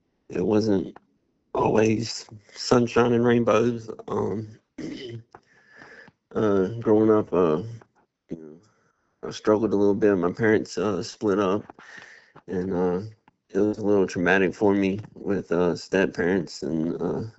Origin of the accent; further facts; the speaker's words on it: Galax, Virginia, United States; I'm from Galax, Virginia.